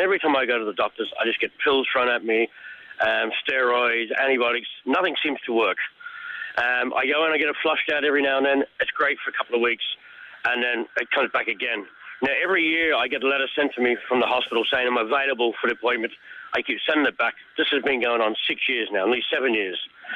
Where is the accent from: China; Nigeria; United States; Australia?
Australia; now in Ireland; I am Australian.